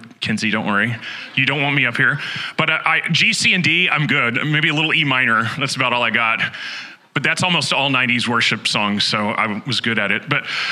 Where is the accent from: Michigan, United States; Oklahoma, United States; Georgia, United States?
Oklahoma, United States; So I grew up in Oklahoma.